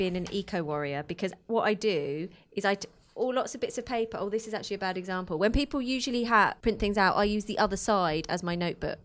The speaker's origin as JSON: {"language": "English", "town": "Luton", "region": "East of England", "country": "United Kingdom", "tie": "born or raised there", "said": "Not only is this based in my hometown of Luton, Bedfordshire."}